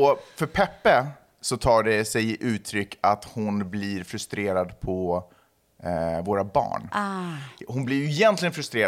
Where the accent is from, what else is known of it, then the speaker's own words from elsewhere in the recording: Sweden; jag är född och uppvuxen i Sverige.